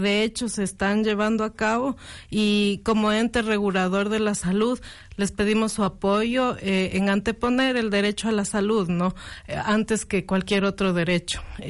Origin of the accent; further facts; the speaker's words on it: Ecuador; lo que nos caracteriza como ecuatorianos es haber sido los pioneros, ¿no?